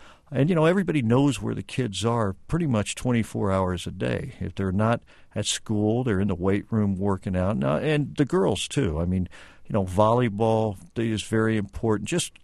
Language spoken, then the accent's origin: English; Kansas City, Missouri, United States; What brought me there was I'm a son of the Midwest. I'm from Kansas City. And I had been away a long time.